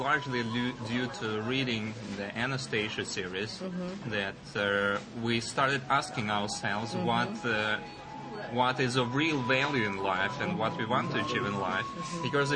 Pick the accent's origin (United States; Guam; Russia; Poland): Russia; English is a second language; And I'm originally from Russia, and this is where I consider my home still is. I have a plot of land in one of Russia's new eco-villages